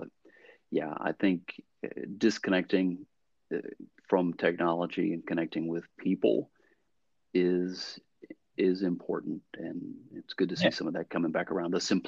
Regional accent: Georgia, United States; But I grew up in Georgia as a small town Georgia boy and would come to Atlanta and always remembered feeling like it was just this huge city.

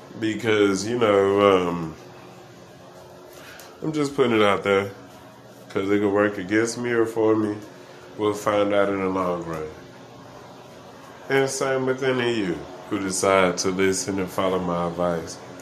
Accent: Gary, Indiana, United States; my family on both sides, you know, mother and father's side, we're originally from Gary. And we're just, you know, like, we Gary folk, well, ain't no punks

